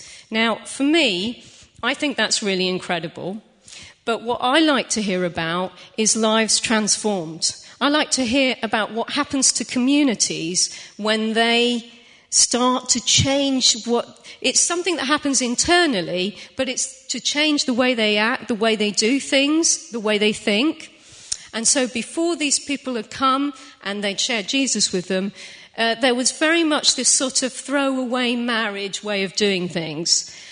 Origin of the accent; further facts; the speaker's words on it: Portugal; I speak Portuguese, I grew up in Portugal